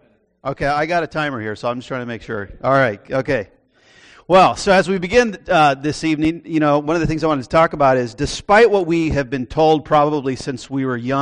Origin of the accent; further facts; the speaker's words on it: Moorpark, California, United States; Well, I grew up in Moorpark, so I'm a hometown boy